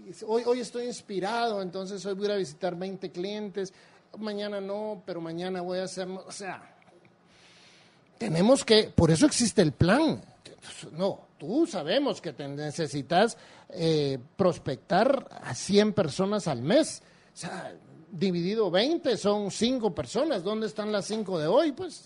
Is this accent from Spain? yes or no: no; Guatemala; no sé si como seres humanos o como guatemaltecos no nos gusta mucho el tema de los procesos